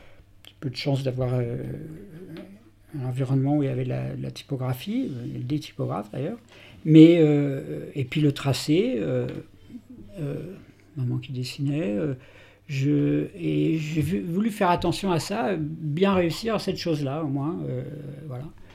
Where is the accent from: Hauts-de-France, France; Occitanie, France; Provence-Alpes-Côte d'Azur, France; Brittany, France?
Brittany, France; puisqu'on est breton